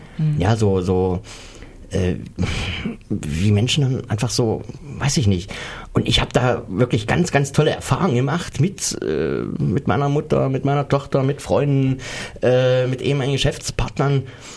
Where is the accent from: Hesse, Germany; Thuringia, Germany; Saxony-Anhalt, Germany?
Saxony-Anhalt, Germany; Bernburg; wenn ich durch Bernburg, was meine Heimatstadt ist, gelaufen bin